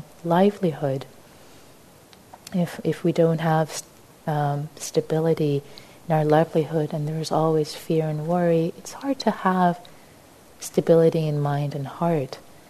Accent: Tehran, Tehran Province, Iran; I was born in Tehran, Iran, before the Islamic Revolution.

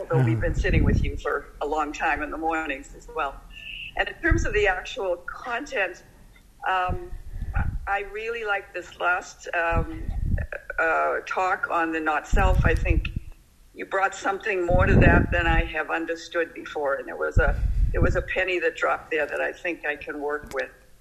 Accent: Calgary, Alberta, Canada; I'm from Calgary.

